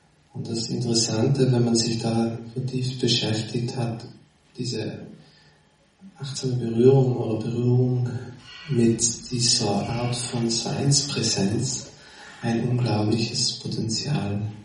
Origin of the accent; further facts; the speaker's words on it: Trentino-Alto Adige, Italy; bin aus der Gegend hier, aus Südtirol. Und lebe dort mit meiner Familie, habe mittlerweile 4 Kinder.